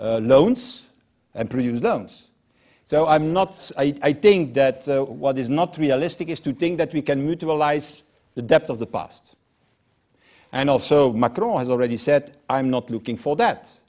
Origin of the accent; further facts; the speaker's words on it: Belgium; English is a second language; I'm from Belgium, so certainly a joke.